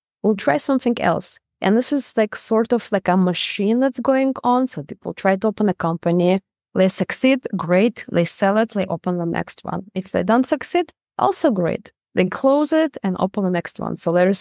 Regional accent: Israel; moved away as an adult; also born or lived in Canada / United States; So I grew up in Israel. So most of my work experience before moving to Canada, before moving to US, and also living some time in EU, was in Israel.

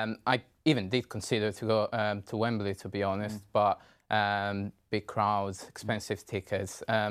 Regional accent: Italy; now in United Kingdom; Come September, it'll be 5 years I've been living here in the UK. And, well, I guess to play against my home country, Italy.

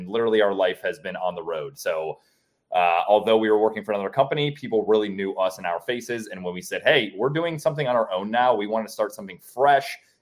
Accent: Cleveland, Ohio, United States; So I'm actually from the Midwest as well. I grew up in Cleveland, Ohio.

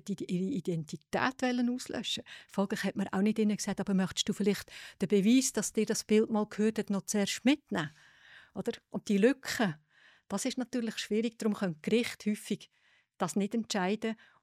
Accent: Aargau, Switzerland; also born or lived in Zug; Ja, also ich bin nur dort geboren. Ich bin im Kanton Aargau aufgewachsen.

